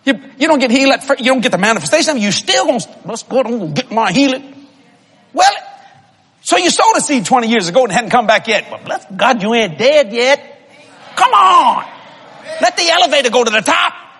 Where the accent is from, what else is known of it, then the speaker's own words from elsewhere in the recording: Louisiana, United States; I'm from South Louisiana. We don't know what a hailstorm is. We don't get hailstorm down not in New Orleans.